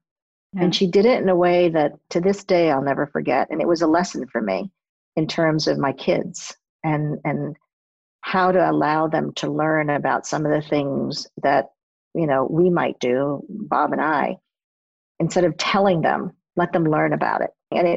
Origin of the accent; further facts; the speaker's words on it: Puerto Rico; Haitian-born, French mother … German father … And I grew up in Puerto Rico.